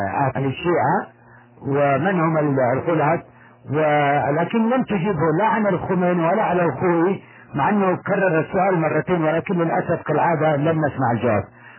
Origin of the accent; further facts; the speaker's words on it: Yemen; أنا قلت لك أيضا أنا من أهل اليمن